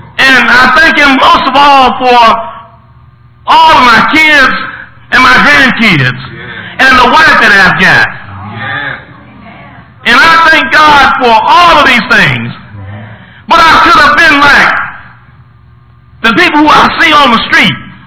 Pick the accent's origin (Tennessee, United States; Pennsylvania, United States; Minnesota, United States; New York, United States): Tennessee, United States; now in Lansing, United States; I was brought up in Tennessee, and we moved to Lansing